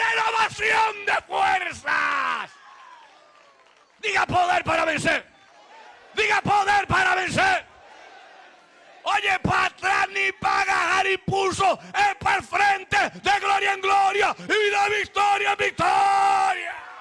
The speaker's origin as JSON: {"language": "Spanish", "country": "Puerto Rico", "said": "Yo soy boricua."}